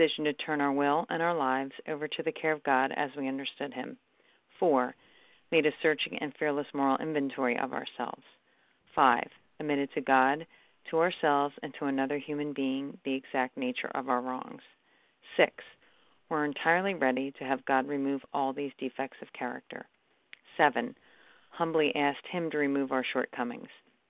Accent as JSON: {"language": "English", "town": "Collegeville", "region": "Pennsylvania", "country": "United States", "said": "I'm from Collegeville, Pennsylvania"}